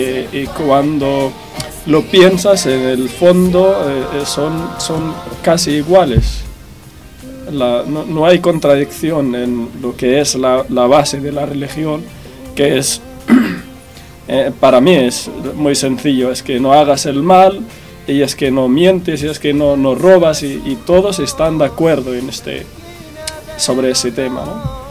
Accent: Algeria; como había dicho Raquel, soy de Argelia. Bueno, se puede decir que me he criado bajo unas creencias musulmanas

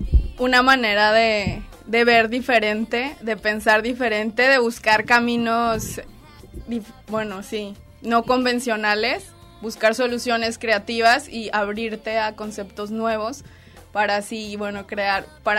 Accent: northern Mexico, Mexico; moved away as an adult; now in Spain; vengo de México, del norte de México. Bueno, vine para España para estudiar un posgrado en psicología de la creatividad. Y bueno, tengo 26 años, soy diseñadora gráfica.

